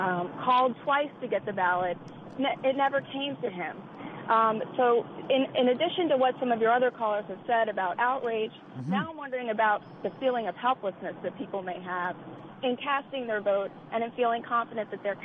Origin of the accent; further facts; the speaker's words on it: Florida, United States; now in Massachusetts, United States; But I'm from Florida originally. I now live in Massachusetts.